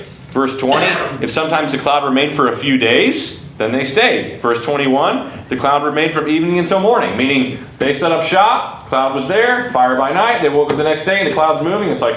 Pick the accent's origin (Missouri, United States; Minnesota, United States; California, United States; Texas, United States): Texas, United States; you know, the tornado siren that we used to have growing up in Texas.